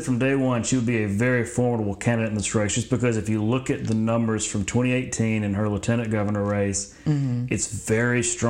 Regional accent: Prattville, Alabama, United States; And see, I'm from Prattville, so right. I mean, he's, I guess you'd say, my hometown representative.

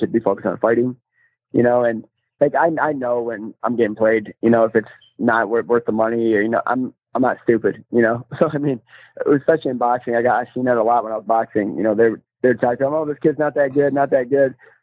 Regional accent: Monroe, United States; I still box, you know, 3-4 days a week, you know, out of my hometown in Monroe, where I started.

